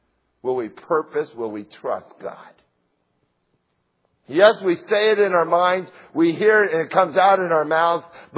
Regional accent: Missouri, United States; I'm from Missouri. Missouri is what? The show me state.

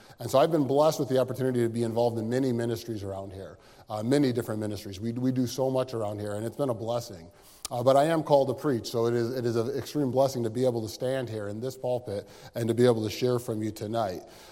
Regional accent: Cleveland, Ohio, United States; And so I grew up here in Cleveland, Ohio, born and raised in the 80s, a big Browns fan

